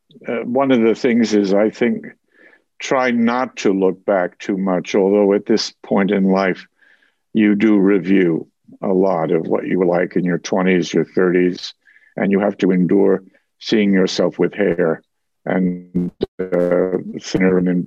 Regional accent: Bayonne, New Jersey, United States; born there; Bayonne. I was born in Bayonne.

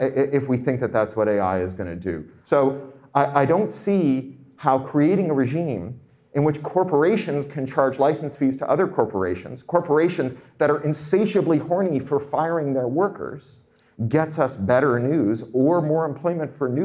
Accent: Canada; So I'm from Canada

